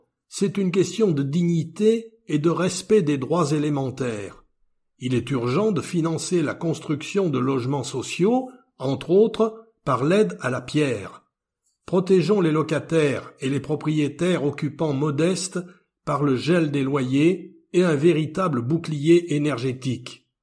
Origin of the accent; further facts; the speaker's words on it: Grenoble, Auvergne-Rhône-Alpes, France; En tant que grenoblois et grenobloise